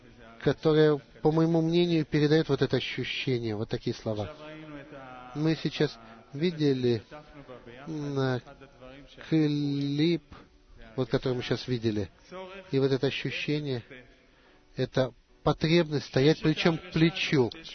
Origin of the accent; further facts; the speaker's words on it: Petah Tikva, Central District, Israel; я из Петах-Тиквы.